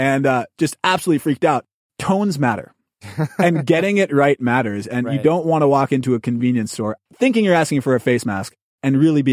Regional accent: California, United States; I'm a Californian.

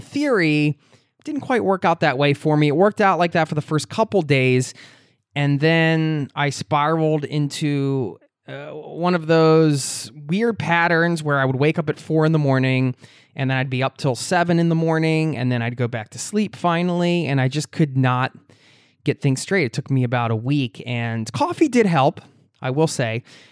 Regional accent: United States; now in Norway; Plus, I just got back to Norway, where I live, from a 3-week trip back to my home country, the USA

